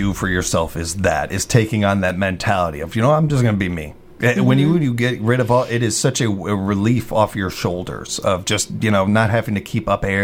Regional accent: Midwest, United States; I mean, that's how we were raised here in the Midwest. It's who we are.

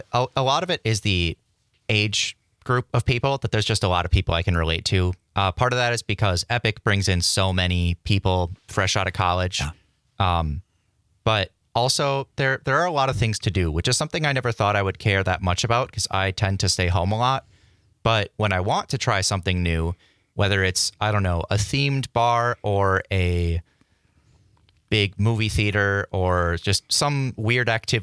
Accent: Manitowoc, Wisconsin, United States; now in Madison, United States; I'm from Manitowoc, but I've lived in Madison for the past 3 years.

